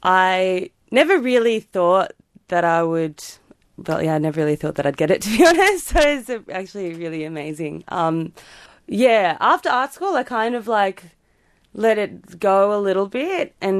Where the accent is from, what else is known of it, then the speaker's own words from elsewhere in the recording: Melbourne, Victoria, Australia; I mean, I'm from Melbourne, and when I was in Melbourne